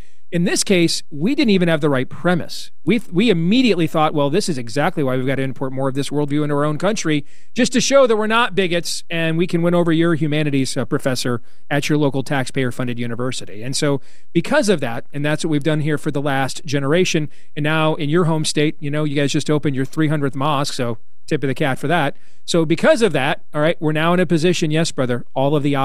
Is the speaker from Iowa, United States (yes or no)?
yes; Iowa, United States; That's more people than live in my home state of Iowa